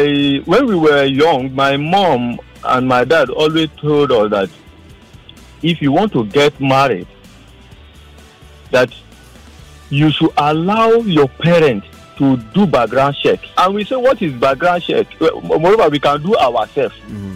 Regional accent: Kogi, Nigeria; I came from Kogi State. I'm a Galama.

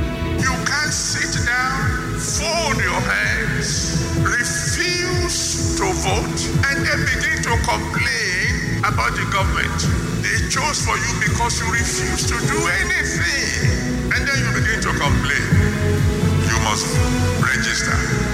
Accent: Nigeria; as a Nigerian, every one of you, you are Nigerians.

